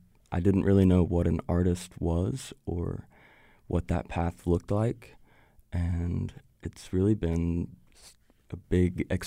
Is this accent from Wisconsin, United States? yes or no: no; Waco, Texas, United States; I'm born and raised in Waco, actually seventh generation Wacoan on my mom's side. Been here a long time and immediately thought I would leave.